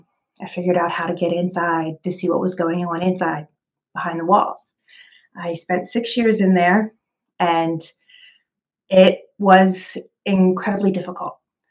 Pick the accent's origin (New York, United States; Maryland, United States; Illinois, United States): Maryland, United States; Baltimore; So I grew up in Baltimore, Maryland, and I spent time pretty much all around different areas in Maryland.